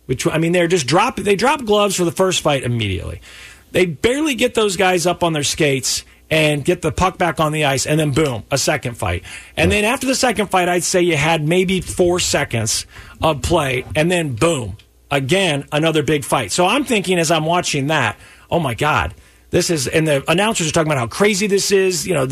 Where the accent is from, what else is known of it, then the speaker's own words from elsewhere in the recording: United States; But what I do know is I'm not Canadian. I'm American.